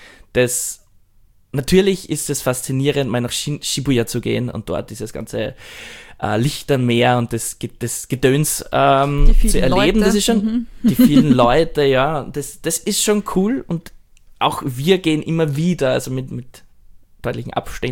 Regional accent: Austria; moved away as an adult; now in Japan; dass ich mich seit dem Umzug nach Japan viel mehr als, ich weiß nicht, ich würde nicht sagen als Österreicher, aber als Europäer vielleicht fühle

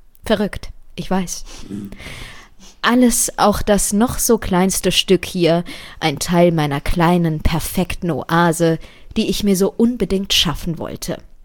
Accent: Saxony-Anhalt, Germany; Denn Heimat habe ich in Deutschland, den grauen Mauern und trostlosen Sommern auf dem ostdeutschen Land irgendwo in der Nähe von Magdeburg, nie empfunden.

